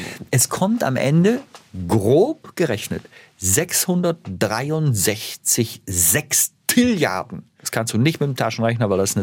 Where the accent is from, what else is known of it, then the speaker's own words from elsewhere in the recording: Bonn, North Rhine-Westphalia, Germany; ich bin ja in Bonn geboren. Ich bin ja tatsächlich Rheinländer. Ich weiß ja nicht, ob die Leute das wissen. Aber ich bin aus dem Rheinland. Nee, aber ich habe dann das Hochdeutsche was gelernt mit der Zeit.